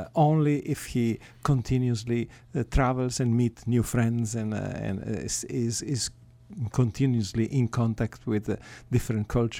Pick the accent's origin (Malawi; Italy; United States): Italy; Genoa, Liguria; born there; English is a second language; Yes, actually, I was born in Genoa.